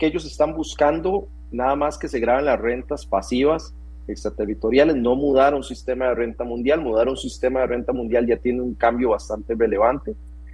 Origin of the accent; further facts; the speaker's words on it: Costa Rica; lo peor que podemos hacer nosotros como costarricenses es opinar de temas que no sabemos